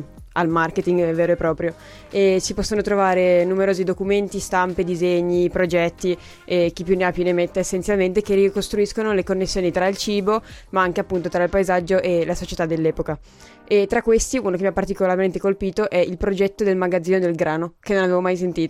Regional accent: Piedmont, Italy; Io poi tra l'altro non mi insultare le vigne che vengo dalle Langhe qua, che sono calde su questo argomento.

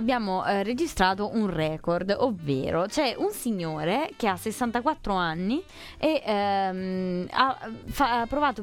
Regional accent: Piedmont, Italy; Ti correggo, io da piemontese.

